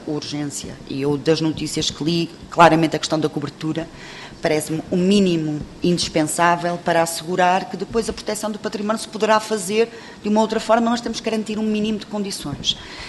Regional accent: Porto, Portugal; Eu não conhecia este espaço, eu sou do Porto

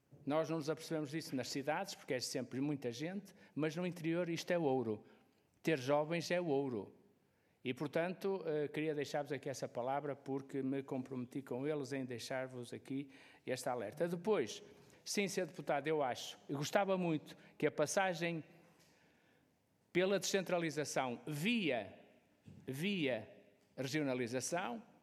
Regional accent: Portugal; Somos portugueses, quer dizer.

